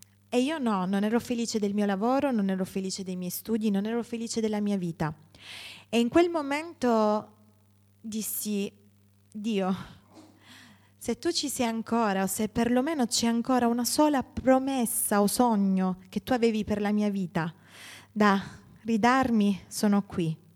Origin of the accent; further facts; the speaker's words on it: Gela, Sicily, Italy; Io vengo da Gela, sono appunto la figlia di un anziano del nostro movimento e fin da bambino ho servito il Signore anche attraverso la musica.